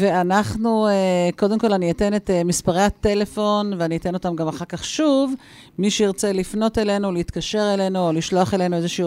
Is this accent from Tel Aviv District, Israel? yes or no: no; Northern District, Israel; תראה, אני מגיעה מהצפון